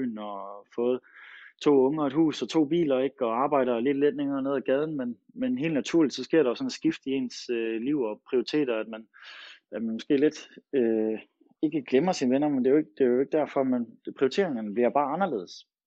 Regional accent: Fredericia, Region of Southern Denmark, Denmark; Jeg er 30 år gammel. Født og opvokset i Fredericia.

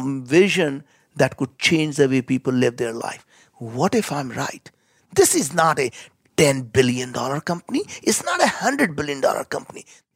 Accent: India; You know, as an Indian, I cannot pronounce that word.

